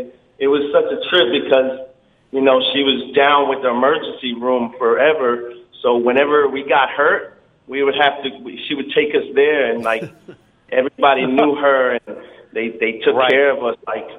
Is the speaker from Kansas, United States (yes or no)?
no; Livingston, New Jersey, United States; born there; now in Rahway, United States; Mike and I were born August 26, 1978, Livingston, New Jersey.